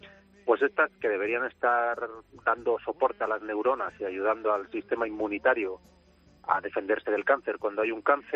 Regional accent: Spain; y es que soy un español de un equipo del CENIO

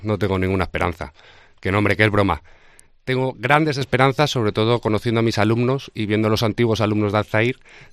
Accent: Spain; now in Córdoba, Spain; exceptuando algunos meses que yo me voy a mi tierra, al norte, evidentemente. Pero vamos, ya soy cordobés al 100%.

